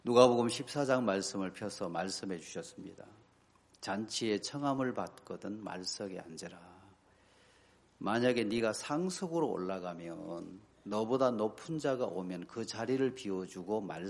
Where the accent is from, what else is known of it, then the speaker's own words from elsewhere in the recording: Chungcheong, South Korea; 그것을 받아가지고 안 가면 제가 충청도 사람인데 예의에 안 맞는 것 같아가지고 한번 따라갔는데